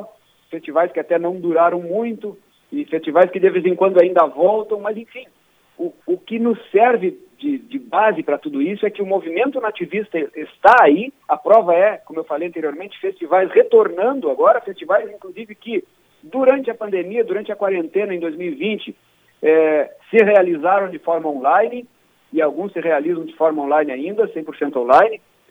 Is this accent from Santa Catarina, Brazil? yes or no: no; Bagé, Rio Grande do Sul, Brazil; O meu primeiro festival foi em 1985, lá na minha cidade, Bagé